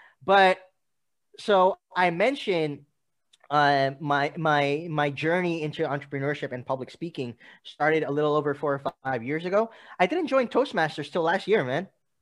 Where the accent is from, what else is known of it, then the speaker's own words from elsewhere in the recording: New York, United States; Although I grew up in New York, I no longer have family there.